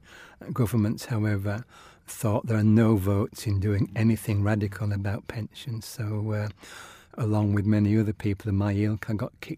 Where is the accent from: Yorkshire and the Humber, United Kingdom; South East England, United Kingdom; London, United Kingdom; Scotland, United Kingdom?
Yorkshire and the Humber, United Kingdom; York; I've been a sports fanatic growing up in York. I was a York City supporter, York Rugby League supporter, Yorkshire County Cricket Club follower, and horse racing.